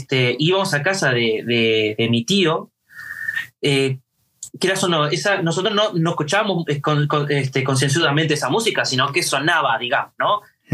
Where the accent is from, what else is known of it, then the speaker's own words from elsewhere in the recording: Montevideo, Uruguay; somos de la ciudad, somos de Montevideo, sí, somos de la capital. Nuestros padres son de otros lados, pero al final se fueron para Montevideo los dos y se conocieron ahí.